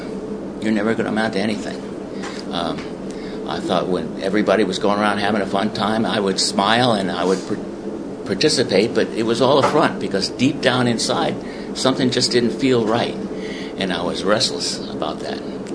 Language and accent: English; Staten Island, New York, United States; I'm the youngest of six in my family, born and raised on Staten Island, and had a happy childhood, lived on a little dirt road in Huguenot, went to PS5